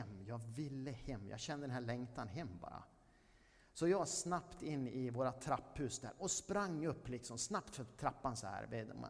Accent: Borås, Västra Götaland County, Sweden; min uppväxt i Hässleholmen i Borås. Det var ett sånt här område där det var väldigt mycket stoj och stim och det var liksom lite gängvåld och sånt här redan på faktiskt 70-talet. Så nybyggnadsområde i Borås.

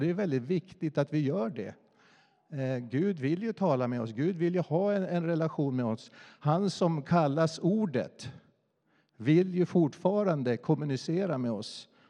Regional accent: Norrland, Sweden; born there; Nej, men jag är född i Norrland. Jag är en väldigt dålig norrlänning, för jag tycker inte om snö och köld och så.

